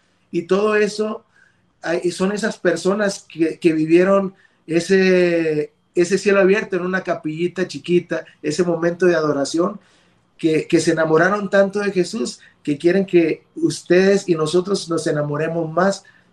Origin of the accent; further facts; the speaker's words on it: Matamoros, Tamaulipas, Mexico; nosotros somos de Matamoros, Tamaulipas, que es la frontera con Estados Unidos, nosotros somos de ahí.